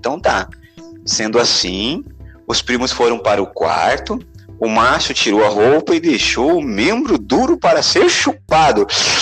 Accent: South Region, Brazil; Aqui é Pique. Nós somos do Sul, né?

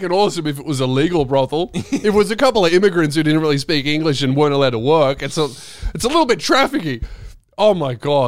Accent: Frankston, Victoria, Australia; because, you know, I'm from Frankston. You hear about it a lot.

